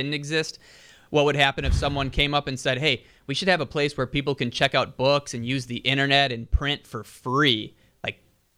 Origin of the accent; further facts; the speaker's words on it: Germantown, Wisconsin, United States; recently, Germantown, my hometown, has been in the news for a pride display that was put up at the library.